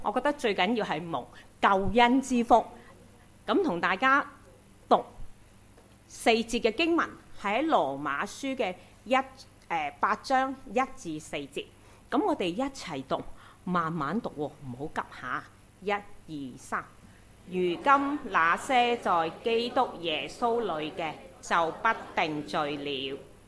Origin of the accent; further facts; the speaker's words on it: China; 我哋中國人好中意祝福噶嘛